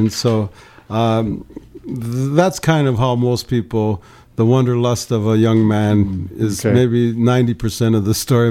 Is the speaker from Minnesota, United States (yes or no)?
yes; Minnesota, United States; now in Tempe, United States; I'm from Boys Fort, Net Lake in Kuchiching, but I grew up on the Iron Range.